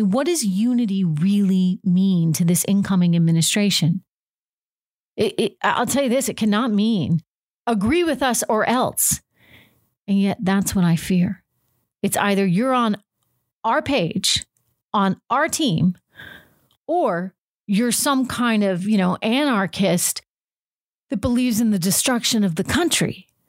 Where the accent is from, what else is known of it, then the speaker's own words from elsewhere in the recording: United States; We are all American, and we love our country, and we're patriots.